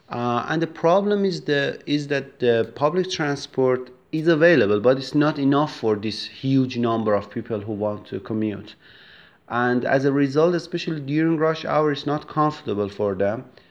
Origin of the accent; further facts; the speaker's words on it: Tehran, Tehran Province, Iran; English is a second language; I come from Tehran with a population of more than 10 million people.